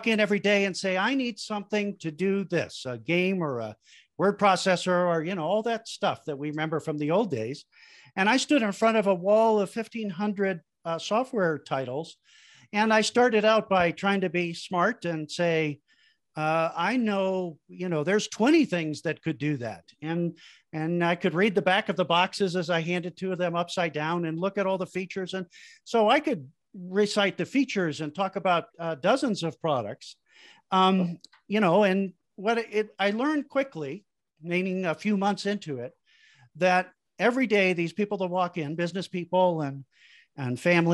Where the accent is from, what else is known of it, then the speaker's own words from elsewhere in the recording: Chicago, Illinois, United States; I'm from Chicago, Park knows that. And I came back from college at the University of Iowa looking for a real job.